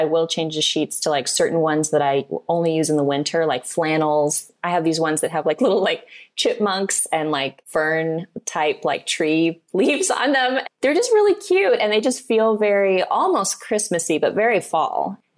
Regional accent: Missouri, United States

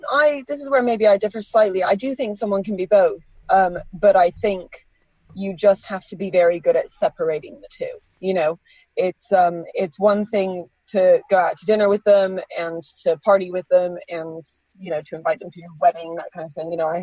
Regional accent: Rocky Mountains, United States; also born or lived in Brighton, United Kingdom; when I was three, my parents moved out to the States for work. And so me and my younger sister went with them and grew up in the States, very quintessential small town in the middle of the Rocky Mountains

